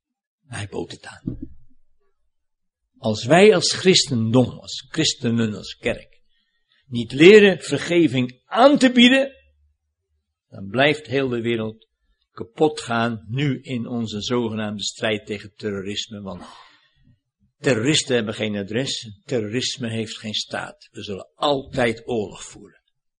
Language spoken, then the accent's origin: Dutch; Sint Pancras, North Holland, Netherlands; Ik kom uit Sint Pancras, daar boven Alkmaar, hè, donker in Holland. En daar ben ik ook op de lagere school geweest.